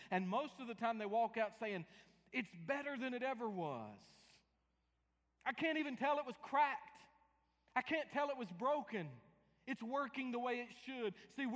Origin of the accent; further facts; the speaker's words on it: North Carolina, United States; I'm from Central North Carolina, guys. That's tobacco country.